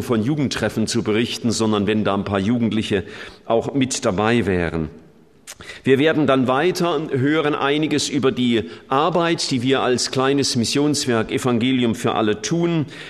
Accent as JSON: {"language": "German", "town": "Stuttgart", "region": "Baden-Württemberg", "country": "Germany", "said": "Ich komme ja aus Stuttgart"}